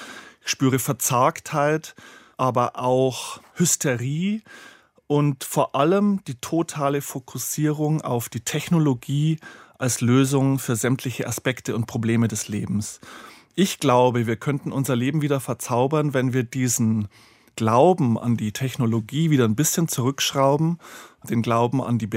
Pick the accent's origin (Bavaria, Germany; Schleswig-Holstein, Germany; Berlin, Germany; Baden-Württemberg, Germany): Bavaria, Germany; ich bin im Bayerischen Wald, in Kleinstadt groß geworden